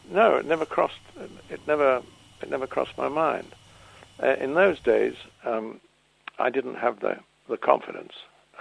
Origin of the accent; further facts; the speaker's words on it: England, United Kingdom; because I'm English and watch gangster pictures